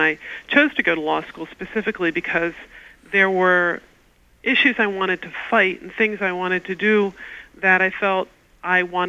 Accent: Washington, District of Columbia, United States; Well, I grew up in Washington, D.C., and I spent my childhood going to civil rights demonstrations, anti-war demonstrations, having our house filled with demonstrators.

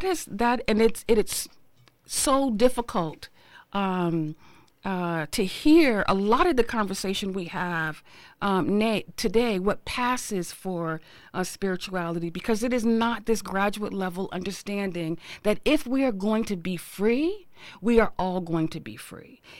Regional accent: Newark, New Jersey, United States; it was a little difficult for me growing up in Newark to relate to some of what I heard people talking about Martin Luther King.

